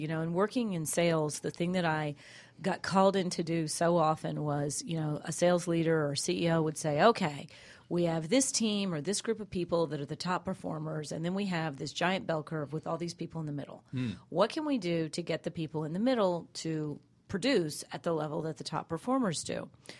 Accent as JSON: {"language": "English", "town": "Washington", "region": "District of Columbia", "country": "United States", "tie": "born or raised there", "said": "When I grew up in Washington, D.C., and I later moved to Georgia, and I went to school at University of Georgia in Athens."}